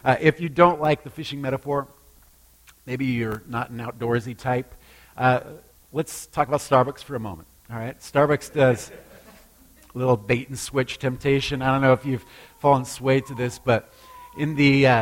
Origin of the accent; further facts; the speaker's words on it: Alaska, United States; When I was a kid, I grew up in Alaska, and some of my favorite fishing was fishing for halibut because it was easy.